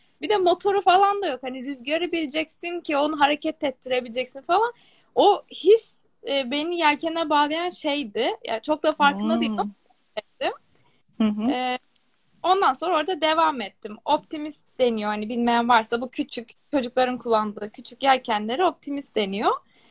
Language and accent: Turkish; Kuşadası, Aydın, Turkey; Şu anda 25 yaşındayım. 8 yaşına başladım. Ben Kuşadalıyım zaten. Büyüdüm. Böyle küçücük bir yer, deniz kenarı.